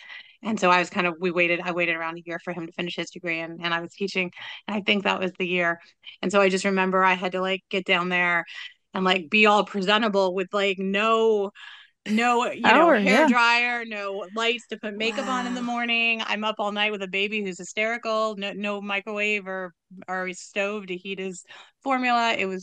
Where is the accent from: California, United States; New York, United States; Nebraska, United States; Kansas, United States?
California, United States; San Diego; I was raised like in San Diego.